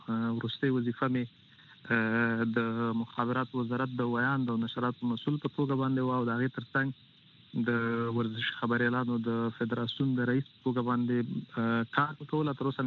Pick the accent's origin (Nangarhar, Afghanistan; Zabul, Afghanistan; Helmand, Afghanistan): Nangarhar, Afghanistan; also born or lived in Kabul; موږ د ننګرهار ولایت یو